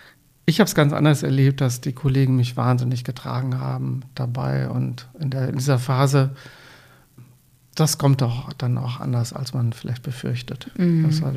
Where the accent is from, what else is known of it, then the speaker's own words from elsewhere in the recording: North Rhine-Westphalia, Germany; Ich komme aus dem friedlichen, katholischen Münsterland. Da ist man viel netter zu sich, ne?